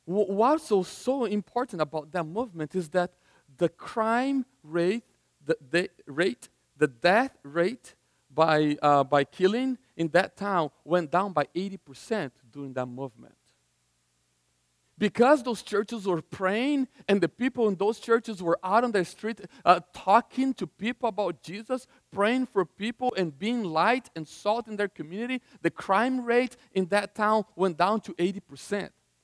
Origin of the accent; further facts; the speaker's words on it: Goiânia, Goiás, Brazil; Back in the 80s, I grew up in Goiânia, in Brazil, Goiânia, and that town